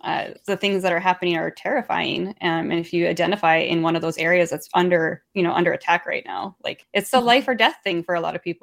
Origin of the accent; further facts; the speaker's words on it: Canada; I am Canadian.